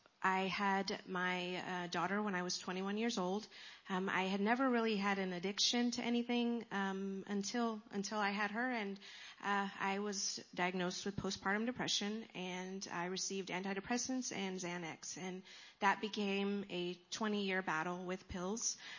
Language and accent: English; California, United States; I'm 41 years old. I'm from Southern California. That's where I was born and raised.